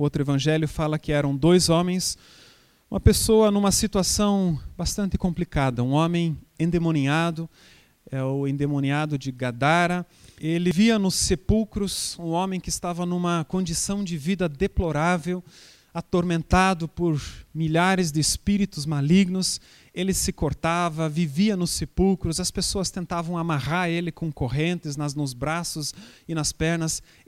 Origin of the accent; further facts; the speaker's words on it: Bahia, Brazil; moved away; Esse era todo o dinheiro que nós tínhamos quando nós viemos da Bahia para cá.